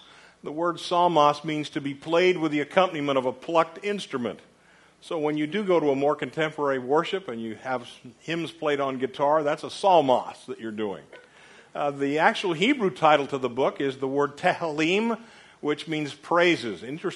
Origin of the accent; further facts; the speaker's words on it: Pennsylvania, United States; I grew up in Pennsylvania.